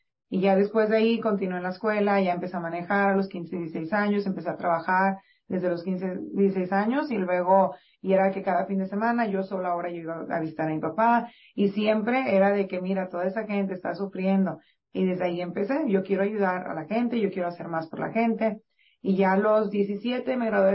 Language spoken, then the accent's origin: Spanish; Reynosa, Tamaulipas, Mexico; now in McAllen, United States; Porque yo vengo de Reynosa y Reynosa es parte de México y también es muy similar cómo funciona aquí. También allá donde yo vivo se le llama el Valle. Vivo ahorita en McAllen, Texas.